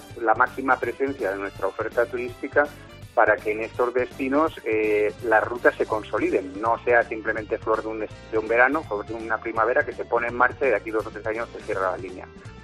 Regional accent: Valencian Community, Spain; somos mediterráneo puro, somos estilo mediterráneo, somos además comunidad valenciana

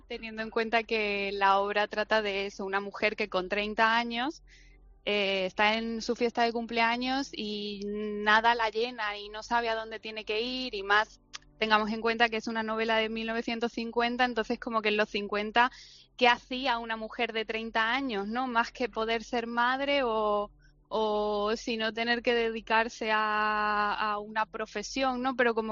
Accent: Argentina; que yo soy argentina y yendo para Argentina

